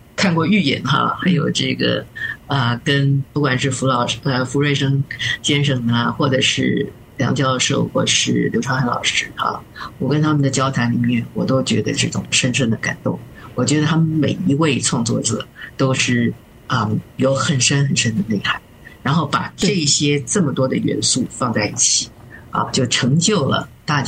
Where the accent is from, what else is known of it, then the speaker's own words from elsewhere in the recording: China; 特别是我们中国人有一句话叫做“看山是山，看山不是山，看山又是山”，